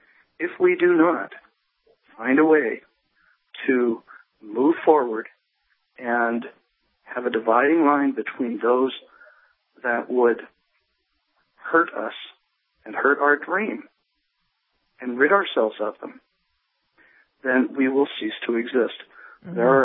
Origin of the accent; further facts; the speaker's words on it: Canada; moved away; And it was difficult, me being a Canadian coming down to this country, and my heritage is German.